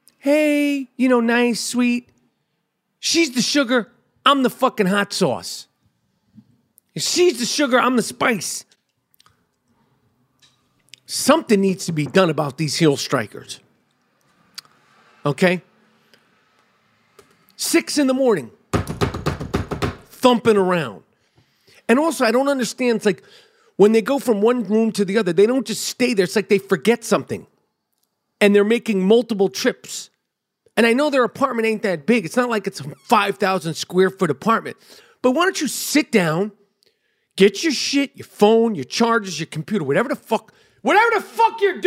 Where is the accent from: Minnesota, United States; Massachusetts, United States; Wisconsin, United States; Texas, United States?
Texas, United States; I'm from Texas.